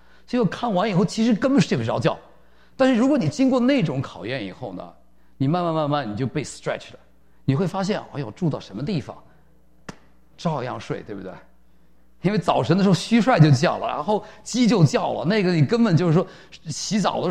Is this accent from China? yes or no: yes; China; 我们大陆人啊已经习惯在谎言中生活